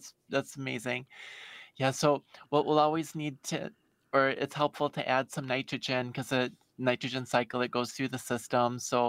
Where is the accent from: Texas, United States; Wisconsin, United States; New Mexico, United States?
Wisconsin, United States; Milwaukee; born or raised there